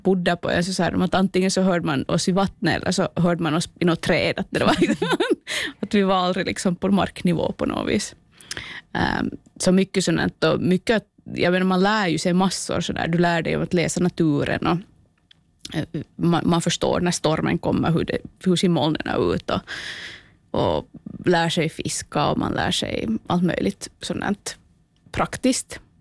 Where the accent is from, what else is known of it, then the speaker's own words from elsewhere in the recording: Venö, Southwest Finland, Finland; born there; så jag är född på Venö och det där, ute i Åbländska skärgården.